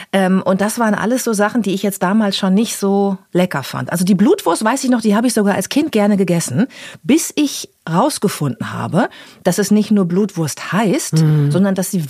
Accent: Bad Lippspringe, North Rhine-Westphalia, Germany; deswegen denkt man immer, ich komme aus Paderborn, aber ich komme aus Bad Lippspringe.

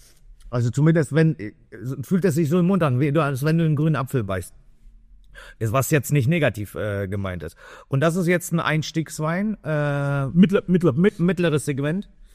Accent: Bruchsal, Baden-Württemberg, Germany; Ich komme aus Bruchsal, ne?

